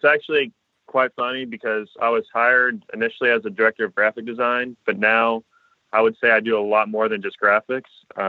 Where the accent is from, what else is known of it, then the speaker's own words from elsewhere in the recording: Poseyville, Indiana, United States; Yeah, so I'm initially from a small town around Evansville, Indiana. It's called Poseyville, Indiana. Nobody's heard of it. It's about 30 minutes away from there.